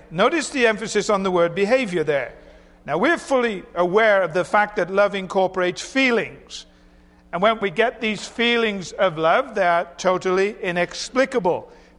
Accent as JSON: {"language": "English", "country": "United Kingdom", "said": "And I simply returned to my work, being very British"}